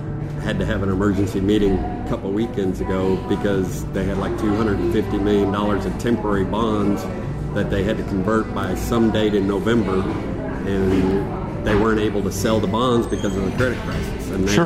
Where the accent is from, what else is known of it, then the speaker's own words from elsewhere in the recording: Illinois, United States; I grew up in Illinois. To drive from one side of Chicago to the other side of Chicago is going to cost you about $15.